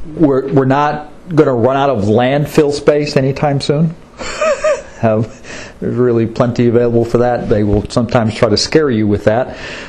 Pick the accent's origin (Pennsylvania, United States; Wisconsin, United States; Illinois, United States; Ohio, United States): Illinois, United States; Chicago; now in Dallas, United States; Growing up in Chicago, in the city itself, my high school was 5 miles from my house. I took a bus every day.